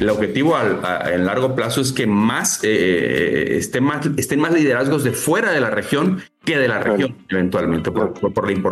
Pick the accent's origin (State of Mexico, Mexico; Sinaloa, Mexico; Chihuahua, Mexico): Sinaloa, Mexico; Los Mochis; soy de Los Mochis, Sinaloa